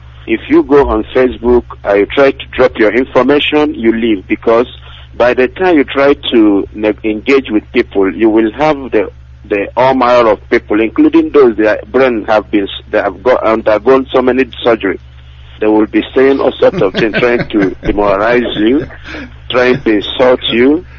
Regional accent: Imo, Nigeria; now in Malaysia; I'm calling from Malaysia. I'm an Imo State indigene.

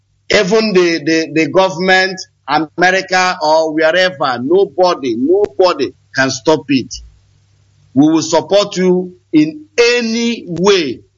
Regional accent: Owerri, Imo, Nigeria; now in Indonesia; I come from Imo State, Owerri.

